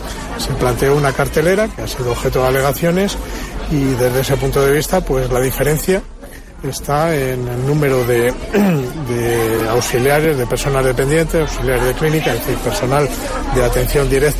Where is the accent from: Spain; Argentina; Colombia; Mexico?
Spain; Segovia, Castile and León; En España, en Castilla y León y en Segovia somos latinos